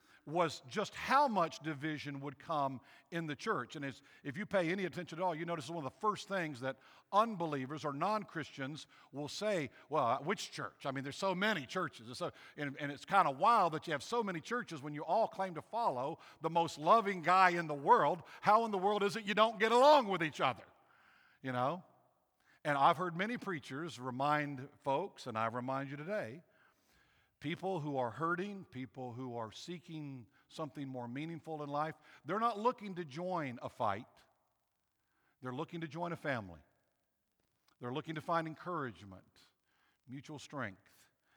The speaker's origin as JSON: {"language": "English", "region": "Virginia", "country": "United States", "tie": "born or raised there", "also_born_or_lived": "Texas", "said": "Some of you know my story. I grew up over on the Eastern Shore, a little church of 100 people."}